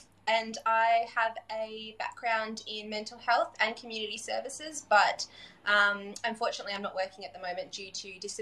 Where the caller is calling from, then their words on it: Western Australia, Australia; So I am coming from Western Australia. I live here in a little cute beachside community